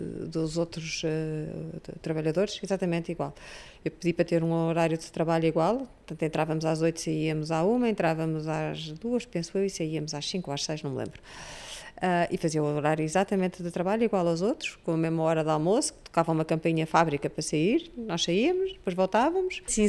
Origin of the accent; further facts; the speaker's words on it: Leiria, Centro, Portugal; born there; Nasci em Leiria porque os meus avós, tanto do lado da minha mãe como do lado do meu pai, são os dois de Leiria.